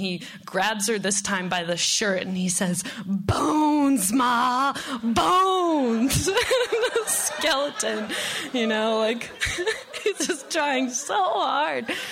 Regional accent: Indiana, United States; And we're from Indiana, you know, but for some reason everyone thought we were from Boston.

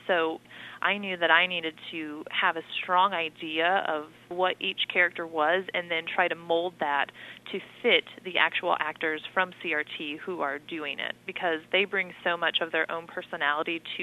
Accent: Terre Haute, Indiana, United States; I am born and raised in Terre Haute, Indiana. Growing up here, I went to Terre Haute South Eagle High School

